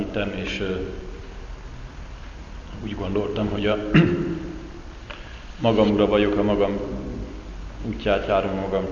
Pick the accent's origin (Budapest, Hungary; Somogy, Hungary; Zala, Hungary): Zala, Hungary; Keszthely; born there; Keszthelyen születtem. Római katolikus hitvallású család gyermekeként, de szüleim nem neveltek hitben